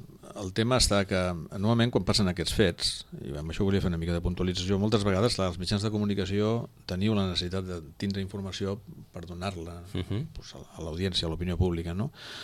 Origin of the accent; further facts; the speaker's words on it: Sitges, Catalonia, Spain; sobretot els que som de Sitges, és una vila oberta